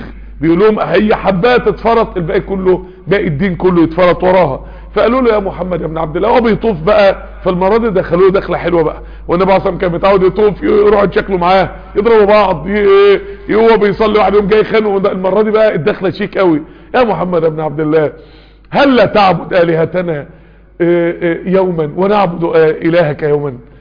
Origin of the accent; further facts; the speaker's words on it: Egypt; ده انا مصري